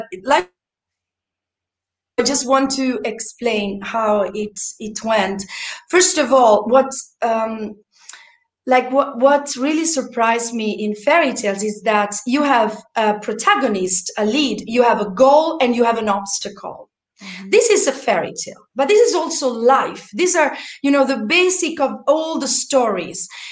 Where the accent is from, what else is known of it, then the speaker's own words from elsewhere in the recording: Italy; born there; English is a second language; I was born in Italy to two psychiatrists.